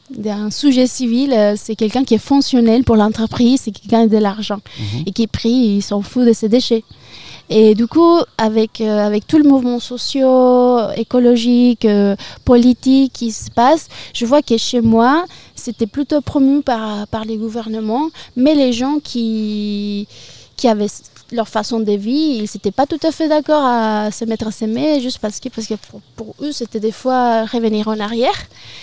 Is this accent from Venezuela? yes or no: yes; Caracas, Capital District, Venezuela; French is a second language; moved away as an adult; now in France; Je suis arrivée en 2019 après avoir fini mon école en art à Caracas, d'où je viens.